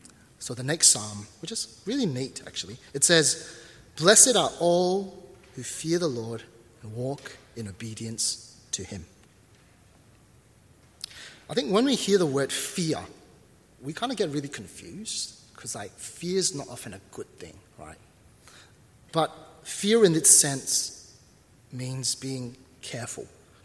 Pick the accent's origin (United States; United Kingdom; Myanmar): Myanmar; And it started for me when I was in Burma. In case you don't know, I'm from Burma.